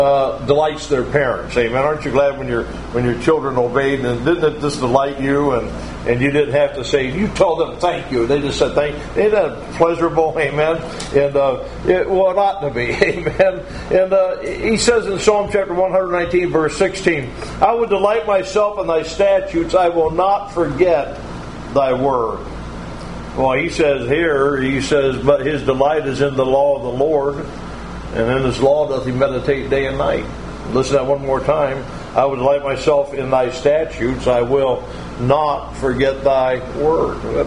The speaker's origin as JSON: {"language": "English", "region": "Ohio", "country": "United States", "tie": "born or raised there", "also_born_or_lived": "Michigan", "said": "I know I'm from Michigan, I know that's what my plate says, but I grew up in Northeast Ohio"}